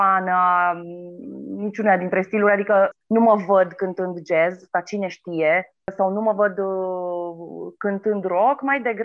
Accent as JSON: {"language": "Romanian", "town": "Brașov", "region": "Brașov County", "country": "Romania", "said": "la Cercul Militar, la Brașov, de unde sunt eu."}